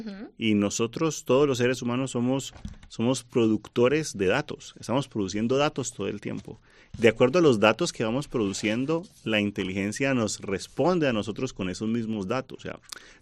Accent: Aguilafuente, Castile and León, Spain; yo vengo de Aguilafuente, que es el pueblo que por excelencia en Segovia

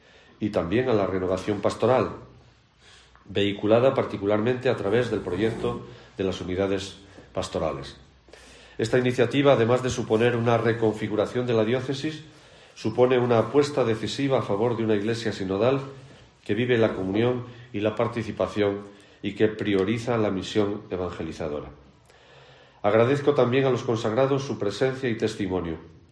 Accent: Castile and León, Spain; la llegada a Astorga supuso para mí una vuelta a mis raíces y a mi tierra leonesa.

